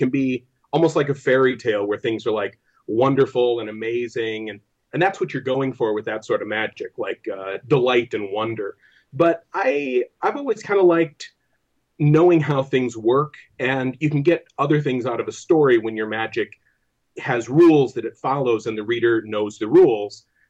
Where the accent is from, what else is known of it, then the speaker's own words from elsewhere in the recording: Wisconsin, United States; Mostly central Wisconsin. I traveled when I was younger, but this is where I've lived my whole life.